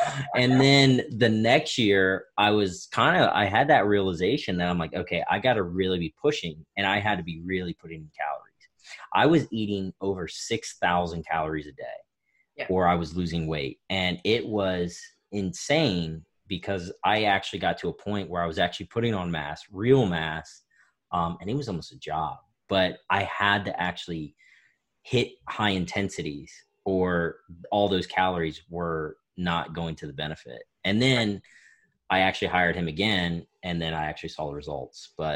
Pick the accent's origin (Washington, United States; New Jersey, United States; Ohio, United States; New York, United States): Ohio, United States; I know from personal experience, I'm from Ohio. And so in Ohio, you know, it's cold 9 months out of the year.